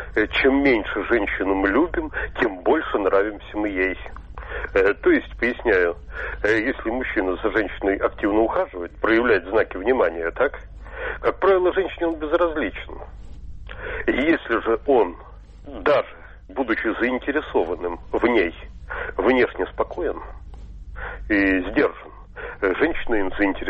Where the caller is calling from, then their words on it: Moscow, Russia; я из Москвы.